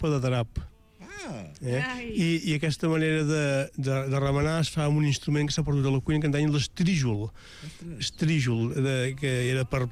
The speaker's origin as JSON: {"language": "Catalan", "town": "Manresa", "region": "Catalonia", "country": "Spain", "said": "Jo prefereixo timó, soc de Manresa, allà diuen timó."}